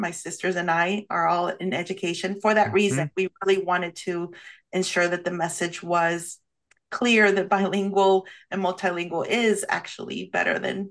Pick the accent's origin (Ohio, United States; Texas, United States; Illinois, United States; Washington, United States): Texas, United States; El Paso; also born or lived in Chihuahua, Mexico; I was born in Chihuahua, Mexico, and we went to live in El Paso, Texas, which is a border town.